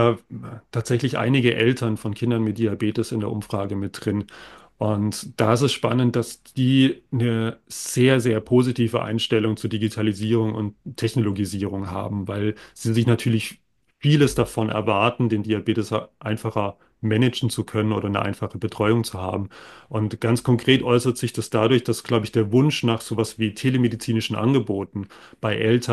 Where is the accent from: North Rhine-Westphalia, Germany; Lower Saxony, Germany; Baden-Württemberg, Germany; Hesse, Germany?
Baden-Württemberg, Germany; Bad Mergentheim; born there; weil ich tatsächlich auch gebürtiger Mergentheimer bin, dass ich jetzt hier auch arbeiten kann.